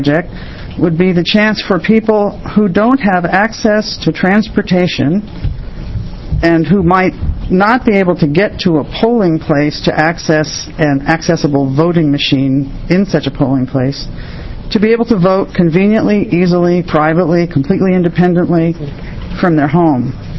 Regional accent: Eugene, Oregon, United States; I'm from Eugene.

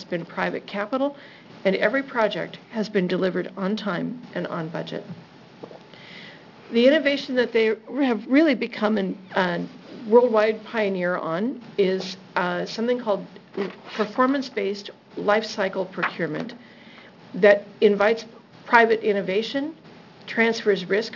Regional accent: Portland, Oregon, United States; I'm from Portland, Oregon.

